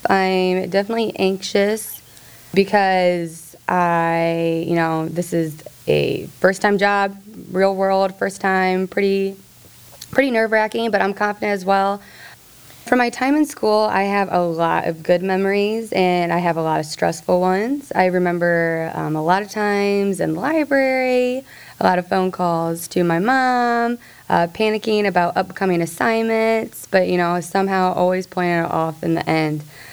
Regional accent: Fort Wayne, Indiana, United States; now in Indianapolis, United States; I am a senior as well. I'm from Fort Wayne, and I've grown up there my whole life.

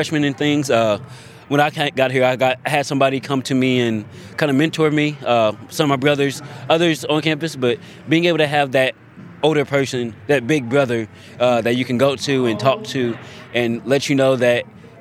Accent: Indianapolis, Indiana, United States; now in Muncie, United States; I'm from Indianapolis. So going back, I've witnessed the homeless population in Indianapolis itself growing.

